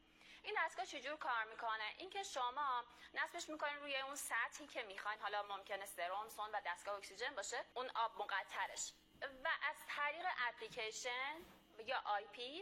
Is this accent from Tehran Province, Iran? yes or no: yes; Tehran, Tehran Province, Iran; born there; متولد مهر 1371، در تهران به دنیا آمدم.